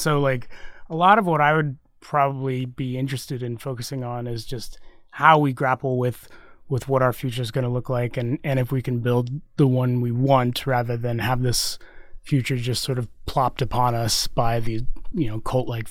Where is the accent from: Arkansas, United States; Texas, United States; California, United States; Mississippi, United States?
Texas, United States; Like my folks, I grew up in Texas, so like my folks live there.